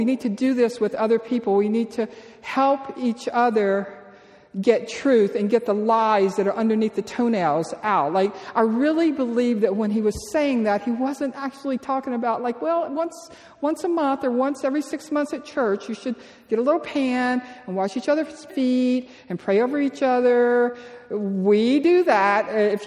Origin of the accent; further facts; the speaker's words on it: Louisiana, United States; also born or lived in Costa Rica; because I was raised in South Louisiana and we never wore shoes.